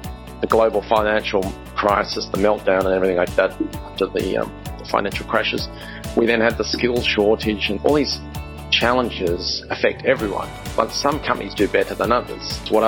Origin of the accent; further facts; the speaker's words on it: Australia; So I'm an Aussie, right?